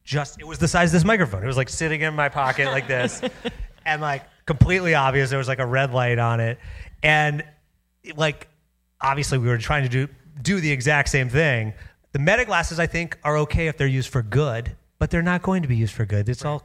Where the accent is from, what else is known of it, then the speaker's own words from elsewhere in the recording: Louisville, Kentucky, United States; I grew up in Louisville, Kentucky.